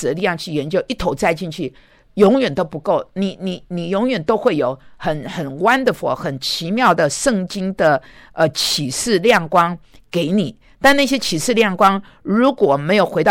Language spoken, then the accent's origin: Chinese; Taiwan; 虽然我是从台湾来我感到很忧伤，